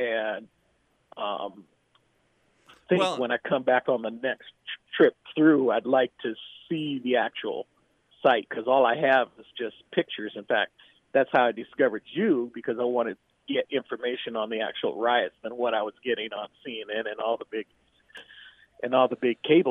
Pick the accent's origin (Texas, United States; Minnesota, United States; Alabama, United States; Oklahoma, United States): Minnesota, United States; Minneapolis; I'm a former Minneapolis resident. In fact, I grew up in Minneapolis